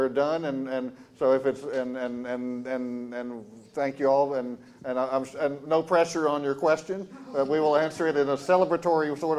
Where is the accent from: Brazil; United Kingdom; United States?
United States; the South; First of all, I'm not particularly proud of being a Southerner.